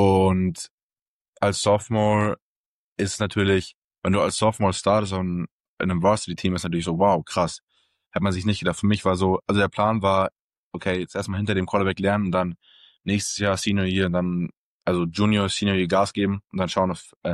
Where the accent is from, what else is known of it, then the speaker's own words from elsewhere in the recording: Germany; ich komme aus Deutschland